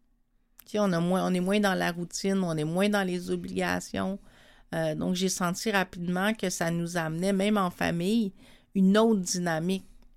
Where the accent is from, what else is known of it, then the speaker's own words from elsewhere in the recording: Montreal, Quebec, Canada; also born or lived in Châteauguay; J'ai grandi à Montréal, dans 3 quartiers différents, mais toujours à Montréal, donc dans l'action. Et là, on est déménagé sur la rive sud à Châteauguay. Pour toute la période du secondaire.